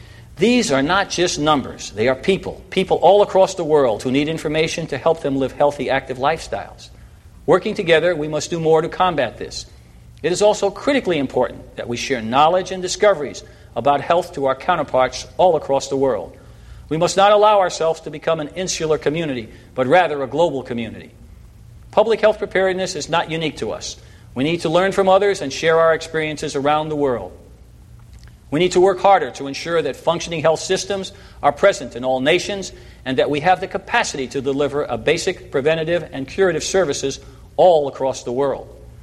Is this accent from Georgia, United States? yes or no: no; New York City, New York, United States; people in places like where I grew up in New York City